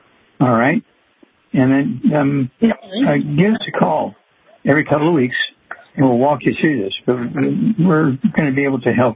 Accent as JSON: {"language": "English", "region": "Missouri", "country": "United States", "tie": "born or raised there", "said": "Okay, Darlene from my home state, Missouri."}